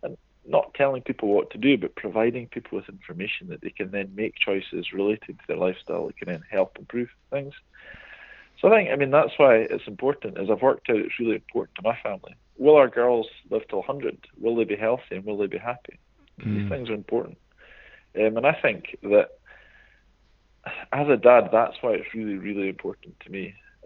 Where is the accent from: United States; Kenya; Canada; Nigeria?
Kenya; now in United Kingdom; So I grew up in Kenya. And the part of Kenya I grew up in is a beautiful part of the world. And people are just outside all the time.